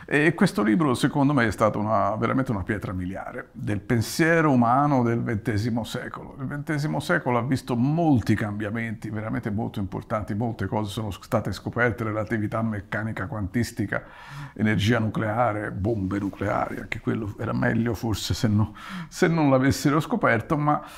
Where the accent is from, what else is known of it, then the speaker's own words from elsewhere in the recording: Florence, Tuscany, Italy; sono italiano, sono fiorentino, nato a Firenze e vivo ancora a Firenze.